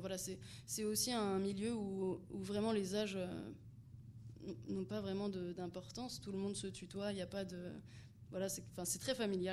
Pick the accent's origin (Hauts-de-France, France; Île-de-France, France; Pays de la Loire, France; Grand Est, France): Grand Est, France; moi je viens d'Alsace, là je me retrouve ici, mais je suis passée par plein d'autres villes en France.